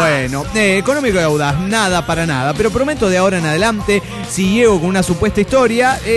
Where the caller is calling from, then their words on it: Playa del Carmen, Quintana Roo, Mexico; de Playa del Carmen, Quintana Roo.